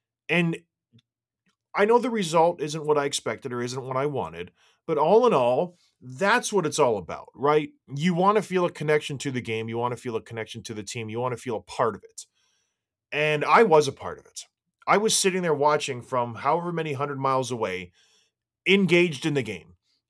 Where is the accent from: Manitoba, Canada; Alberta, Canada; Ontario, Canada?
Ontario, Canada; St. Catharines; I was a Bruins fan growing up, but we grew up in St. Catharines, Ontario.